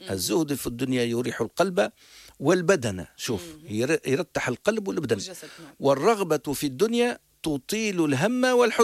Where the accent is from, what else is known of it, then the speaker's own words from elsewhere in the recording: Djerba, Medenine, Tunisia; والله نعرف برشا من أنا من جربة جربي